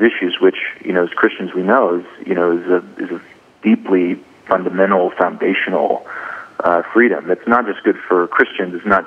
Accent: Texas, United States; But I'm from Texas.

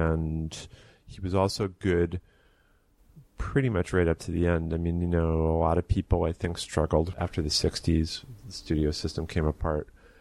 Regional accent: Pittsfield, Massachusetts, United States; born there; Yeah, Pittsfield. I was born in Pittsfield.

